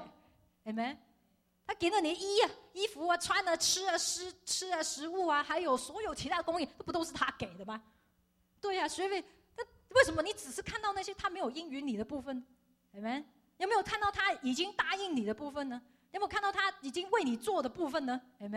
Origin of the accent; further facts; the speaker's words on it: Hong Kong; 我小时候在香港上课的时候